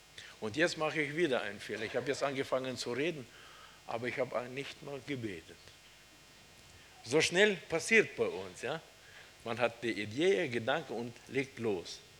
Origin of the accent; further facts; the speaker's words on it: Kazakhstan; als Kind in Kasachstan, in der Baptistengemeinde